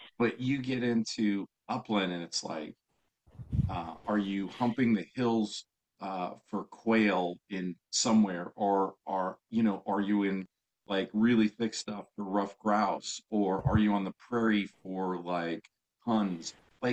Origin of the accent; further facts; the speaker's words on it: Pennsylvania, United States; my grandfather, like, we grew up in Pennsylvania.